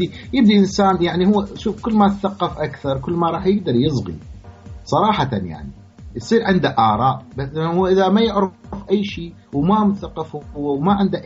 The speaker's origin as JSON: {"language": "Arabic", "country": "Iraq", "said": "أنا عراقي أنا أقرأ"}